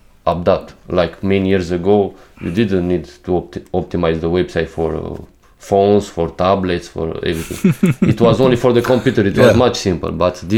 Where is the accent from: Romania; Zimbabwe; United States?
Romania; now in Videbæk, Denmark; I'm from Romania and I live here in Denmark, in Videbæk.